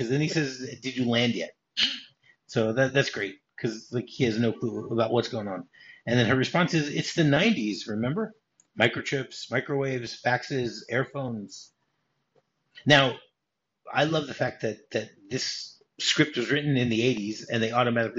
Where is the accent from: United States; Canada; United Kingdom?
United States; Detroit, Michigan; I mean, I remember growing up in Detroit.